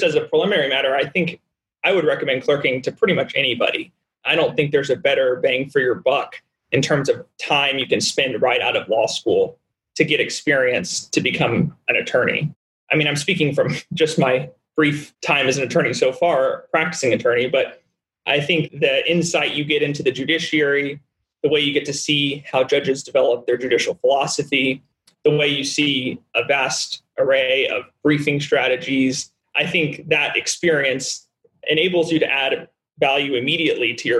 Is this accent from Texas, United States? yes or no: yes; Austin, Texas, United States; I grew up in Austin. I'm an Austin native, and I went to Texas A&M for undergrad and studied political science.